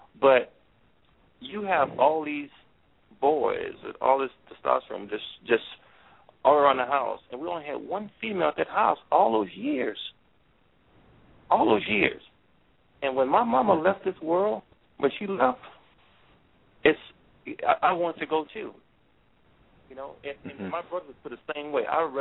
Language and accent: English; Louisiana, United States; My dad, we're from Louisiana.